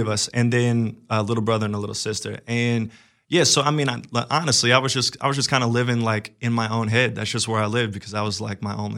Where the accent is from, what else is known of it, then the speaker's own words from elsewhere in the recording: Anna, Illinois, United States; also born or lived in St. Louis, Missouri; So I was born in St. Louis, Missouri, but at a very young age, my parents moved me to very small towns outside of it, Missouri and Illinois. And so I spent a lot of time in growing up in a town called Anna, Illinois.